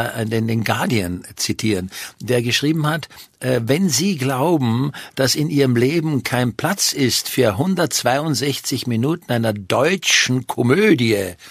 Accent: Styria, Austria; Ich weiß, bei uns in der Steiermark, es gab Leute, denen war das so unangenehm

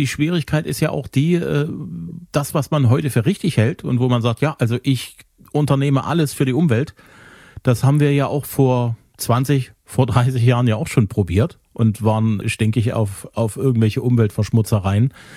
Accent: Zwickau, Saxony, Germany; Ich komme aus Zwickau.

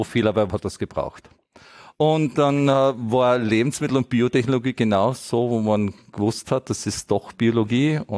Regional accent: Spittal an der Drau, Carinthia, Austria; also born or lived in Tyrol / Lienz; ich bin in Tirol geboren, von Kärntner Eltern, habe die Volksschule in Spital in der Drau gemacht, Unterstufe in Lienz-Osttirol, Gymnasium, Oberstufe mit Matura im Burgenland, zwischen Freude und Bestrafung, dann Bundesheer in Kärnten

